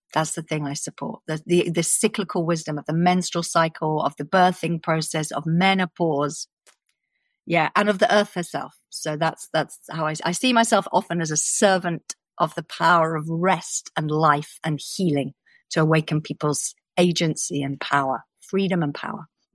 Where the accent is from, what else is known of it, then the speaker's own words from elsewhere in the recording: London, United Kingdom; born there; But I know that I was born in North London in a hospital.